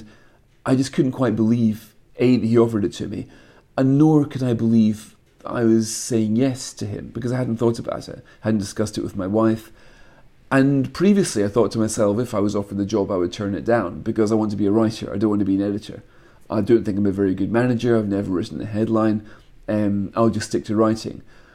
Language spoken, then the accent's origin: English; Scotland, United Kingdom; I'm a Scotsman